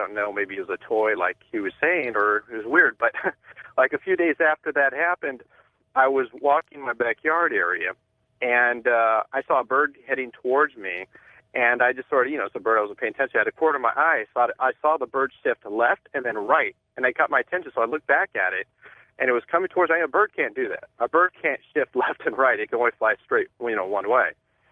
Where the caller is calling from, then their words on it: Los Angeles, California, United States; I'm calling from Los Angeles.